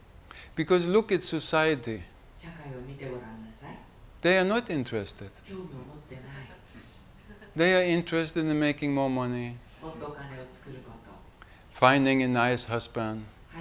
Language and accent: English; Norway; born there; English is a second language; No, I was born in Norway. It's a very rich country like Japan.